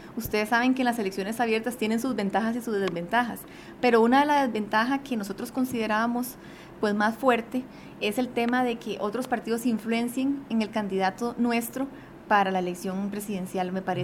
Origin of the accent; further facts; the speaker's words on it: Moravia, San José, Costa Rica; Sí, yo soy de Moravia, San José